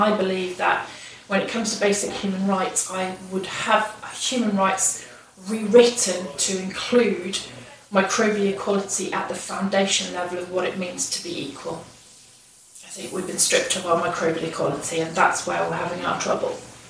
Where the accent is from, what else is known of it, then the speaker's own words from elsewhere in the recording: Nouvelle-Aquitaine, France; When you're in a food system like where I grew up in the Dordogne, the farmer's children are at school with his children, with the children from each farm.